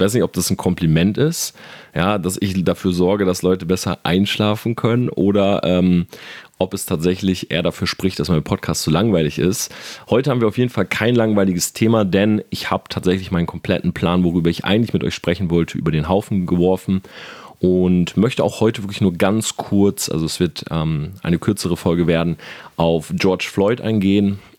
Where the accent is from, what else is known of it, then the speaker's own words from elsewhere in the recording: Delmenhorst, Lower Saxony, Germany; ich bin groß geworden in Delmenhorst. Das ist eine Stadt, wo es tatsächlich, glaube ich, mehr ausländische Einwohner gibt als Deutsche.